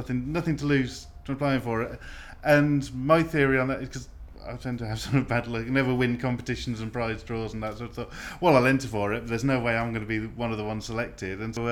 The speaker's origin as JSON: {"language": "English", "town": "Redditch", "region": "West Midlands", "country": "United Kingdom", "tie": "born or raised there", "also_born_or_lived": "Wales", "moved": "as an adult", "lives_now": "Colchester, United Kingdom", "said": "originally I came from Redditch in the Midlands, just south of Birmingham. Grew up there. After that I spent a year in America on a youth exchange scheme. Then I lived in Wales for 5 years at university and after that, and then I moved to Essex in the mid-90s, in Colchester"}